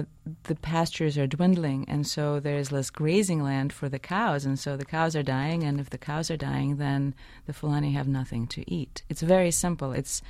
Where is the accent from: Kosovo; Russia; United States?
Russia; I grew up in the global south, but I grew up in the Soviet Union, so my global south was very far north at the 60th parallel.